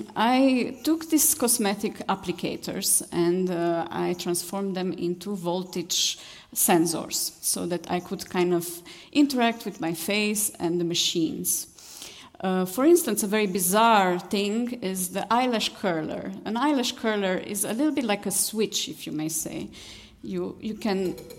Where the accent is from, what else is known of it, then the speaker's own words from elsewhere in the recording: Romania; English is a second language; now in Berlin, Germany; So I grew up in Romania, and I started my career as an artist dancing ballet.